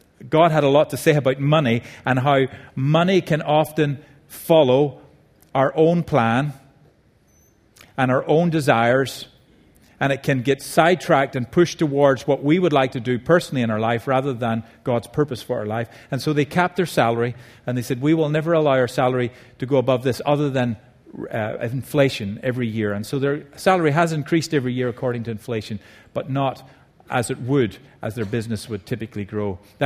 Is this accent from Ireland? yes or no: yes; Ireland; growing up in Ireland, I could see how we got there